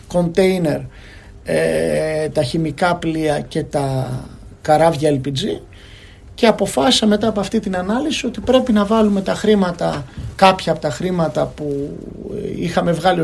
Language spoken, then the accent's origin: Greek; North Aegean, Greece; Ναι, εγώ δεν είμαι τα Καρδάμιλα, αλλά είμαι από Τυχείο.